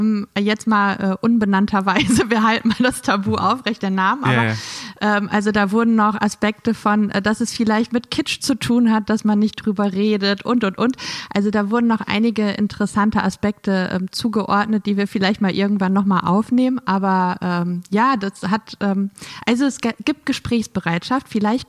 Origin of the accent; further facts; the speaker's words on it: Lower Saxony, Germany; Ich bin ja in Friesland aufgewachsen.